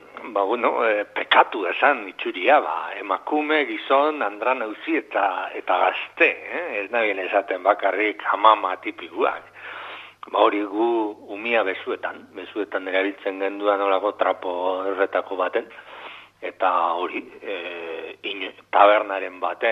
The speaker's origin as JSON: {"language": "Basque", "town": "Eibar", "region": "Basque Country", "country": "Spain", "lives_now": "Lekeitio, Spain"}